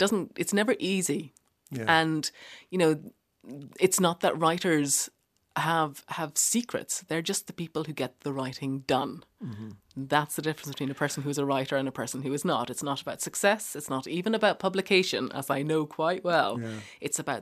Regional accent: London, United Kingdom; I feel, you know, completely sort of Irish in the middle of that, but I feel like I'm London Irish.

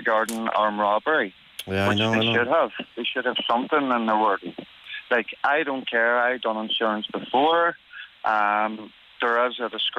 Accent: Ulster, Ireland; we can take the court papers to like Dublin or Donegal, we're originally from Donegal.

